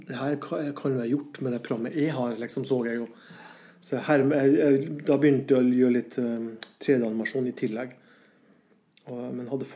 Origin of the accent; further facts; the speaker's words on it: Brønnøysund, Nordland, Norway; moved away as an adult; så jeg prøver litt her hjemme i Brønnøysund først. Kom ingen vei, så jeg takket ja og flyttet til Oslo i 94